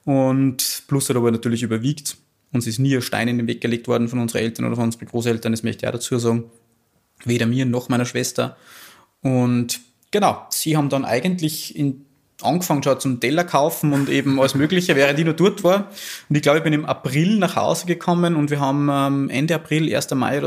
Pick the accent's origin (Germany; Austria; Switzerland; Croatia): Austria; Bad Ischl, Upper Austria; Ich bin in Bad Ischl geboren. Meine Familie war schon immer im Salzkammergut, die letzten 3-4 Generationen eigentlich. Genau. Ich bin dann hier aufgewachsen, im Hotel mit meiner Schwester gemeinsam.